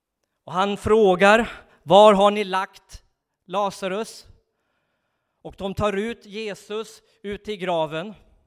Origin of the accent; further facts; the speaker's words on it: Undrom, Västernorrland County, Sweden; Uppe i Undrom, där jag kommer ifrån, och jag tror att det också på samma sätt här i den här kommunen, i Kramfors kommun.